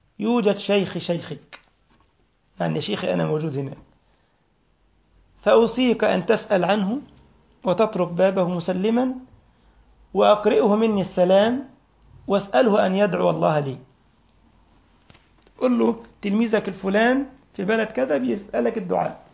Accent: Egypt; بيسموه عندنا في مصر لك أسر ديل

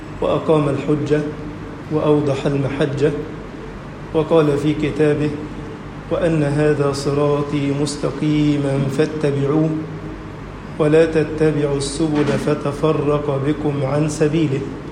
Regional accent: Egypt

